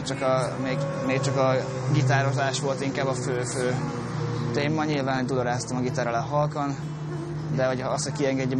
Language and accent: Hungarian; Győr, Győr-Moson-Sopron, Hungary; born there; alapvetően egyébként Győrben születtem, de Pécsen jött az ihlet